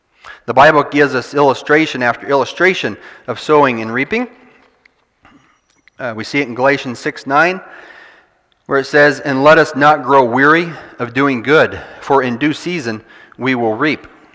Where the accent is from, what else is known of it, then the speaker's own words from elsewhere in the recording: Indiana, United States; moved away as an adult; now in Canada; I'm originally from Indiana. Do you know what they grow in Indiana? Corn. Mm-hmm. Now, the Lord has moved us into Canada.